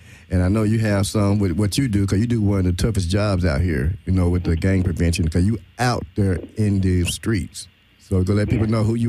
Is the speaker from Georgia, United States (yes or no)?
no; Arkansas, United States; like I tell people, I'm from Arkansas, and the image that we get from L.A., from the outside of L.A., just negative and gangster.